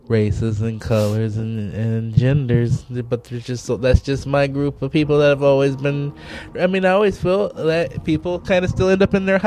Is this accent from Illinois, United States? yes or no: yes; Chicago, Illinois, United States; also born or lived in Gardena, California / Salem, Oregon; I was born in Gardena, California, and okay. I grew up in Chicago, and then I went to high school in Oregon, in Salem, Oregon.